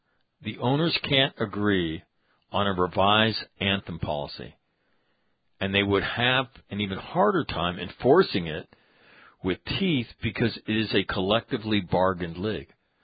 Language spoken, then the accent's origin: English; Sacramento, California, United States; I didn't think it was Sacramento. That's my hometown.